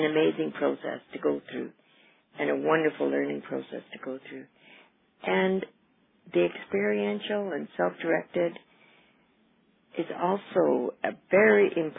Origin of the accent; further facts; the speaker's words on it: Saskatchewan, Canada; I grew up in Royal Saskatchewan, and on a farm, well, today probably would be called a hobby farm, but on the farm that I grew up, we survived as a family of 10.